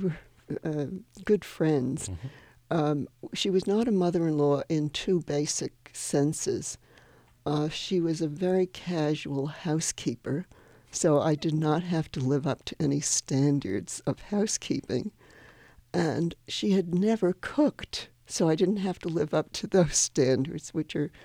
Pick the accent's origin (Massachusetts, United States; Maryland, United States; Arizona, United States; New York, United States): New York, United States; New York City; But I think growing up in New York City, I was exposed to many wonderful museums and art galleries